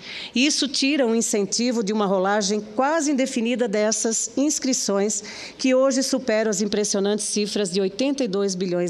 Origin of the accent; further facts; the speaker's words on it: Jaraguá do Sul, Santa Catarina, Brazil; quando eu falo de Jaraguá do Sul, eu falo com muito amor no coração, é minha terra